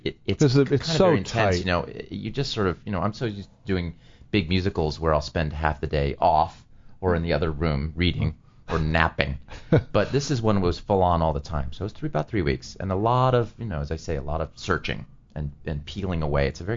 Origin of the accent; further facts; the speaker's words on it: New Jersey, United States; You know, I grew up in New Jersey, so I've been trained by the very best.